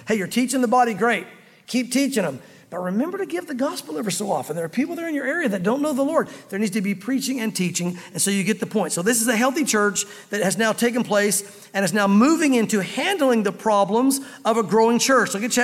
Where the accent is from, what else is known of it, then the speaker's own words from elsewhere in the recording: the South, United States; But us Southerners that grew up here in the South anyway, listen, you hear the gospel all the time.